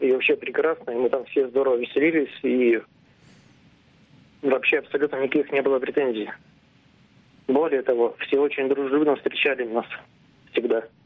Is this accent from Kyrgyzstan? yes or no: no; Ukraine; now in Shadrinsk, Russia; я родился в Шадринске, а в детские школьные годы мы уехали жить в Украину.